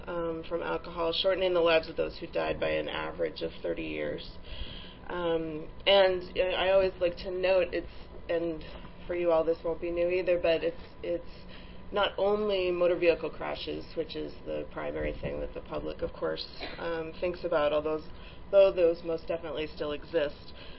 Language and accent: English; California, United States; my home state of California